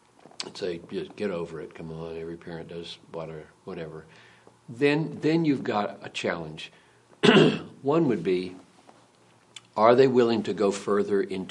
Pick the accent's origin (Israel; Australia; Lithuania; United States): United States; I'm an American, right?